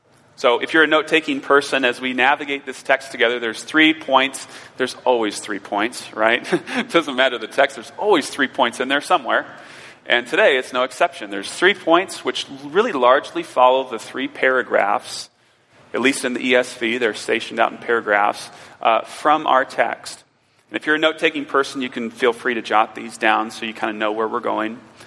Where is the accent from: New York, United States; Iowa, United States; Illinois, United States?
Iowa, United States; also born or lived in Minnesota; now in Phoenix, United States; You know, I grew up in the Midwest, in Iowa and Minnesota, and transplanted down here back in 2008.